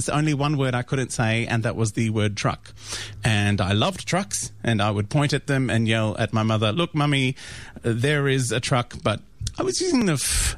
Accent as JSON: {"language": "English", "town": "Brunswick", "region": "Victoria", "country": "Australia", "tie": "born or raised there", "said": "I grew up in Brunswick, which is trendy now, but then was a slum."}